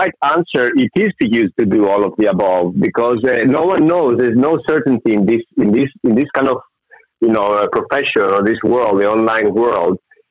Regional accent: Greece; English is a second language; as I said, I come from Greece. 2,500 years ago, we had markets.

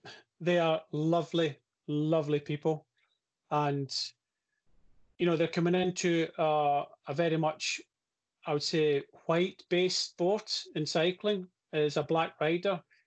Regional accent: Scotland, United Kingdom; I can remember as a Scottish rider going to France and riding for ACBB

